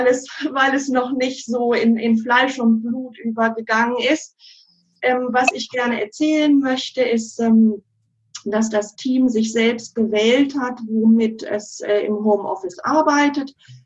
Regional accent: North Rhine-Westphalia, Germany; Ich komme aus Nordrhein-Westfalen, zwischen Bonn und Köln.

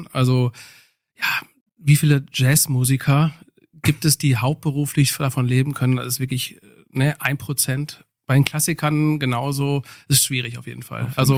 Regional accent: Grafenwald, North Rhine-Westphalia, Germany; Also wir kommen aus Grafenwald alle. Also wir sind eine Grafenwälder Band. Ne? Also wir sind Grundschule Grafenwald, Festisches Gymnasium Kicheln und aber alle in Grafenwald aufgewachsen.

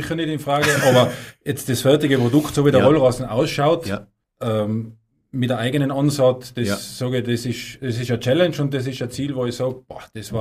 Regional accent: Tyrol, Austria; now in Carinthia, Austria; bin ein waschechter Tiroler, wohne aber seit 17 Jahren in Süden Kärntens, in Süden Österreichs in Kärnten.

